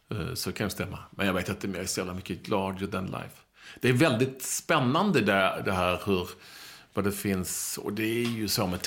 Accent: Skåne, Sweden; accent: Scanian; För att jag pratar skånska, det är inte så konstigt.

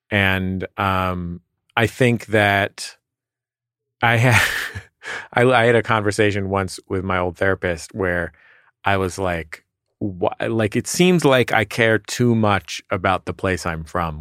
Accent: San Francisco, California, United States; San Francisco.

